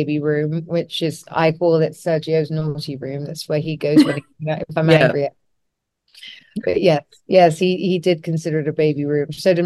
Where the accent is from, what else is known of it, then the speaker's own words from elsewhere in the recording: United Kingdom; So when I'm very British, I'll, you know, ask me a question, I'll give you the answer